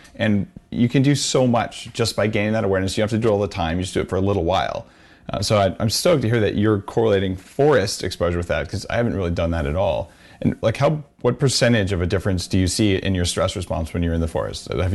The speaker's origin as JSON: {"language": "English", "region": "New Mexico", "country": "United States", "tie": "born or raised there", "said": "Because like I grew up in New Mexico. We have some pinons, those little pine nut trees, and some kind of scrub."}